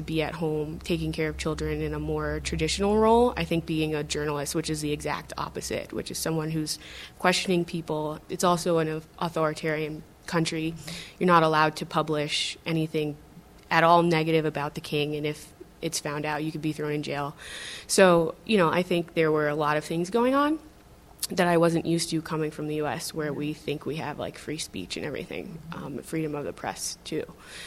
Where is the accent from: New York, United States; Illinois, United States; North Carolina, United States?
New York, United States; now in Denver, United States; I decided to move to Denver because I wanted a change. I was born in New York and raised there and lived there my entire life.